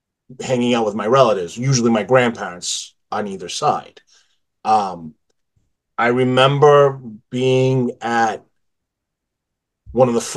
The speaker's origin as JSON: {"language": "English", "region": "Rhode Island", "country": "United States", "tie": "born or raised there", "said": "No, I actually grew up in Rhode Island. I'm from Rhode Island."}